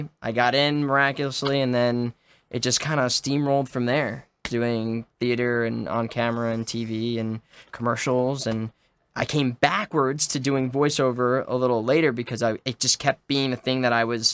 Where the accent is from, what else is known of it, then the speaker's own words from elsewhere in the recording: New Jersey, United States; moved away as an adult; also born or lived in Brooklyn; now in Los Angeles, United States; I grew up in Brooklyn till I was like seven, then family moved to Jersey, as most people from Brooklyn do. Yeah. And then I came back to New York for school, or for college.